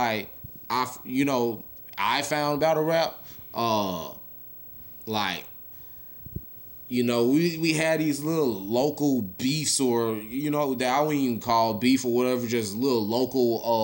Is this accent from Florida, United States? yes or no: yes; Marietta, Florida, United States; You know, I did, you know, in my hometown, Marietta, Florida, you know what I'm saying?